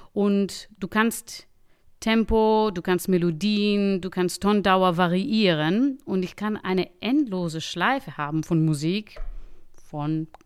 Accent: Athens, Attica, Greece; German is a second language; In Athen, genau, in Athen, weil ich komme aus Athen, genau.

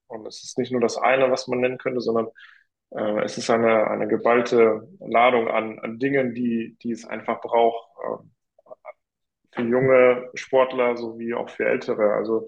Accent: Germany; Ich bin ja in Deutschland geboren und hier auch aufgewachsen.

